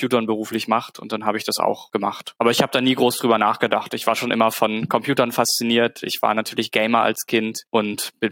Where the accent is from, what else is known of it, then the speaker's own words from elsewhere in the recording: Lüneburg, Lower Saxony, Germany; so einem kleinen Lokalportal rund um meine Heimatstadt Lüneburg